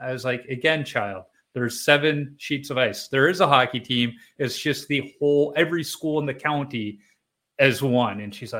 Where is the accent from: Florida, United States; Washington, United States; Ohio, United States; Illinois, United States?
Illinois, United States; Chicago; Growing up in Chicago, I have feelings about Milwaukee.